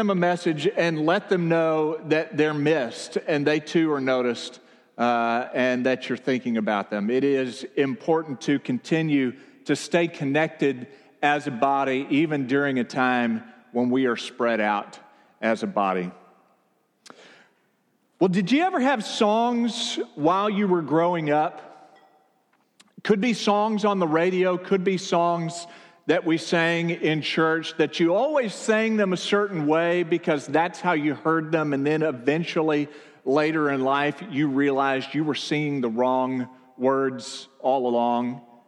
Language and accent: English; Amarillo, Texas, United States; Well, I grew up in Amarillo, Texas, until I was 8 years old.